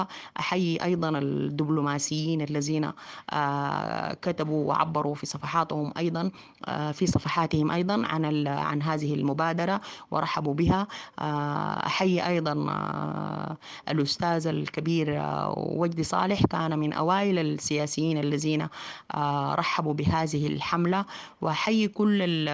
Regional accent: Sudan; نحن شعب سوداني مسالم

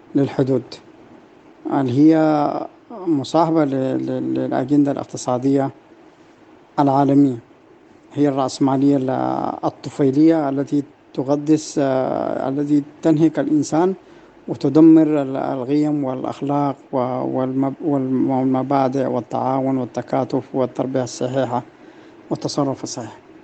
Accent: Sudan; الأبوية عندنا في السودان هي لتصحيح المسار الأخلاقي ولتربية النشء في القالب الأدبي والغيمي المتوارث من بين الشعوب السودانية

